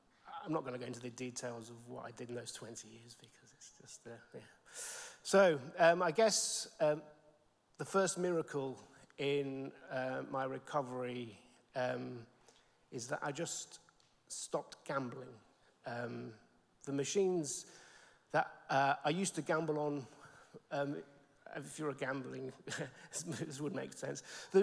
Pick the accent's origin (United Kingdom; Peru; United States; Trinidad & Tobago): Peru; I was brought up in Peru, and I was baptized as a baby